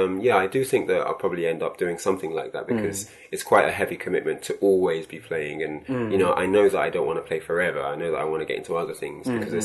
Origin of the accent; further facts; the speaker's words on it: United Kingdom; don't know if it's because I'm from the UK. A lot of people say that it's only because I'm British, you know.